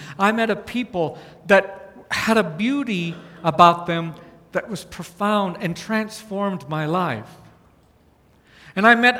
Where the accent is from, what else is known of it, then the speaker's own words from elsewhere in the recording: South Dakota, United States; So can anything good come from North Dakota as I'm growing up in South Dakota?